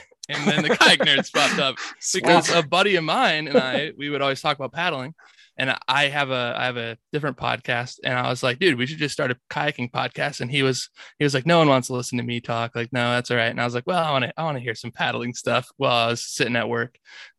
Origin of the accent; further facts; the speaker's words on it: Michigan, United States; moved away as an adult; now in Portland, United States; So like I said, I'm originally from Michigan. I'm currently living in the Portland, Oregon area, and I essentially moved out here for paddling